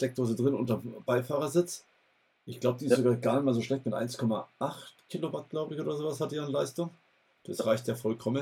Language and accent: German; Bavaria, Germany